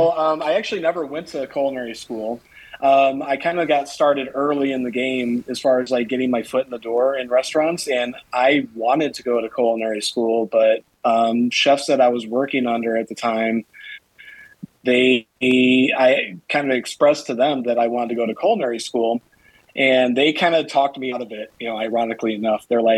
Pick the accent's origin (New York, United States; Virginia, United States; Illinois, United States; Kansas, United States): Illinois, United States; Evergreen Park; also born or lived in Lowell, Indiana; As far as where I'm from, I'm originally from Evergreen Park, Illinois. Then we moved out to Lowell, Indiana.